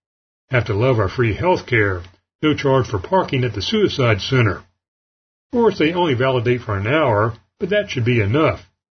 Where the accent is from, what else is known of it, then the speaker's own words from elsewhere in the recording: North Dakota, United States; When I was growing up in North Dakota, Canada was like a house on the other side of the block.